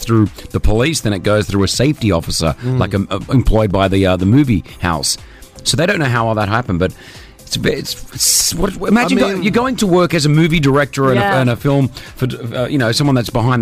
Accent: Australia; mate, I'm Aussie.

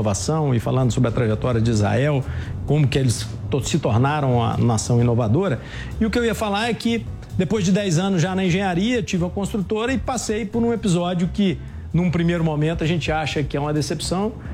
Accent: Minas Gerais, Brazil; Eu sou mineiro, me formei em engenharia civil, em Belo Horizonte

